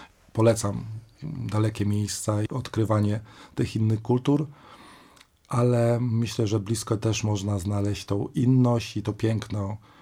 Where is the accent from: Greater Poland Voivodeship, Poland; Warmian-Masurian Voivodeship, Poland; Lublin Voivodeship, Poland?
Lublin Voivodeship, Poland; Lublin; Ja urodziłem się w Lublinie i tam spędziłem większość mojego życia młodego, wczesnego. I natomiast wtedy wyjechałem na wieś, niedaleko granicy z Ukrainą.